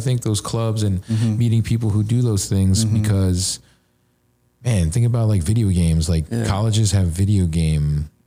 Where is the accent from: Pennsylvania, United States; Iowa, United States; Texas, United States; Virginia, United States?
Pennsylvania, United States; Philadelphia; Yep, and then like right when I was around 10 years old, we moved to the burbs.